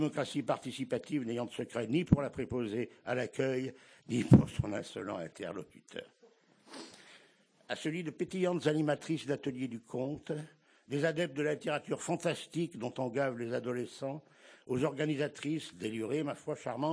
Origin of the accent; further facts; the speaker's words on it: Saint-Chamond, Auvergne-Rhône-Alpes, France; born there; je suis né à Saint-Chamond, je ne sais pas si vous voyez à peu près où ça se situe, c'est pas très loin de Saint-Étienne